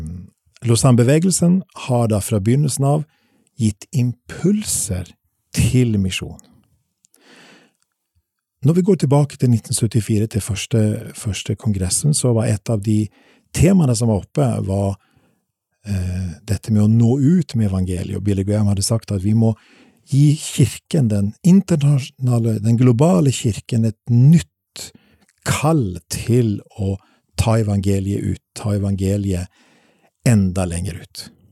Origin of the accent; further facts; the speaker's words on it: Sweden; Nå tenker du at siden jeg kommer fra Sverige, som har vært nøytralt helt frem til nå